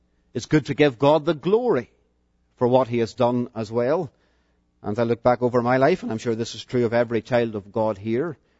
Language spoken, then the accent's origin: English; Londonderry, Northern Ireland, United Kingdom; I'm not an American. I was born and brought up in the city of Londonderry in Northern Ireland.